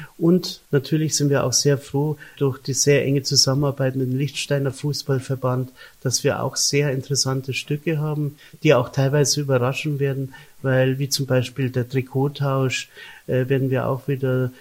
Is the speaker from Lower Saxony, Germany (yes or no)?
no; Munich, Bavaria, Germany; dass ich bin ja in München aufgewachsen